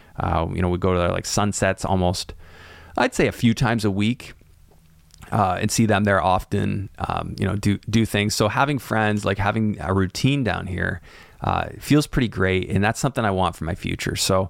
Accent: Canada; And the opportunity, like as a Canadian, to get like qualifications to get into those mortgages is like way hard.

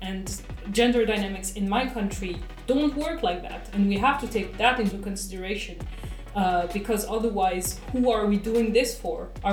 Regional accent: France; English is a second language; I was born and raised in France, but my parents are both Algerian immigrants.

